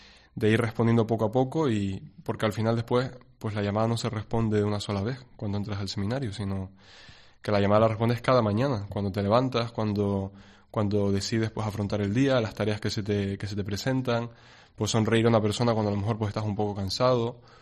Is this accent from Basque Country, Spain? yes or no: no; Las Palmas, Canary Islands, Spain; yo soy de Las Palmas, del barrio Mesa y López.